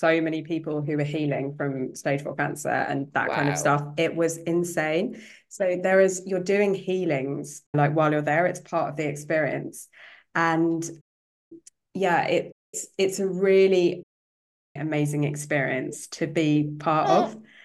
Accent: London, United Kingdom; And I said, I'm from London.

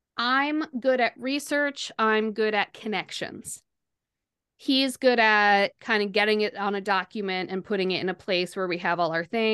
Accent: New York, United States; now in St Albans, United Kingdom; I'm from New York.

